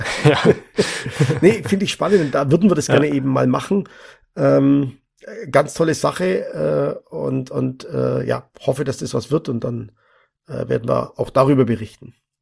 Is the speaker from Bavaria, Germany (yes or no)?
yes; Bavaria, Germany; Ich bin ich sag's immer so witzig, als Mittelfranke eben anders strukturiert.